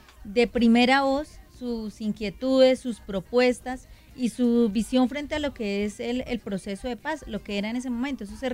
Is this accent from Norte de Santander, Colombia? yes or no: no; Bogotá, Colombia; pues soy una mujer bogotana que en el 2004, hace un poquito más de 12 años, estaba estudiando licenciatura en Ciencias Sociales en la Universidad Distrital